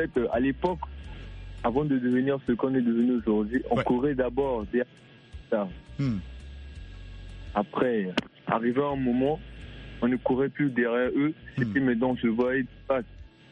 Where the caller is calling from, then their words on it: Brazzaville, Republic of the Congo; Chez nous à Brazza, il est 21h.